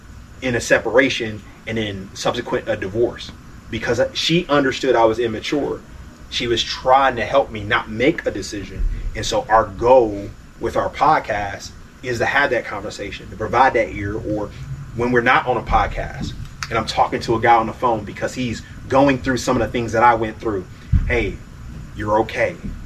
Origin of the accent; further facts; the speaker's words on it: Cleveland, Ohio, United States; as a black man growing up in Cleveland, Ohio, you know, the things I went through